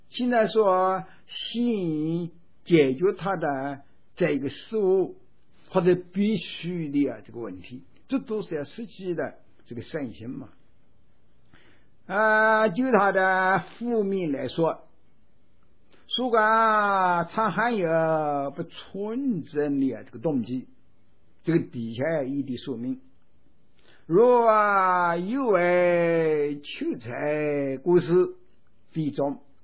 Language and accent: Chinese; China; 我们中国人有句话哟